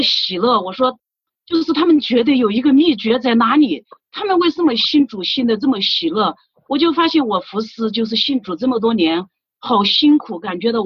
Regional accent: Jinghe, Xinjiang, China; 我是来自中国大陆新疆博尔塔拉蒙古自治州金河县，

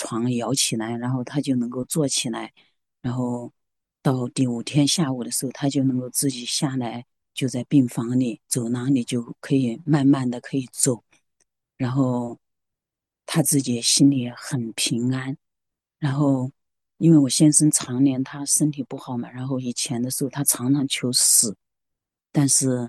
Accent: Xinjiang, China; 就是整个就和我们新疆人喝的那个奶茶是一模一样的颜色

